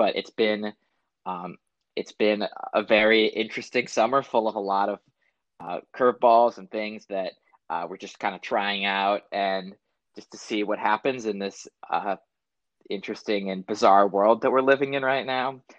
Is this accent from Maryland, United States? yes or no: no; Buffalo, New York, United States; I was born and raised in Buffalo, started at what was formerly Temple Beth Am Hebrew School